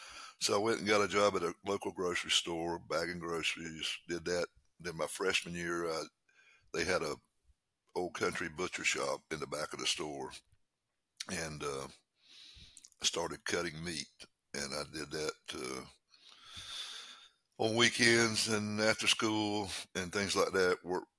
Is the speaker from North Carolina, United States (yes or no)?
yes; North Carolina, United States; I'm from North Carolina, in the eastern part of the state.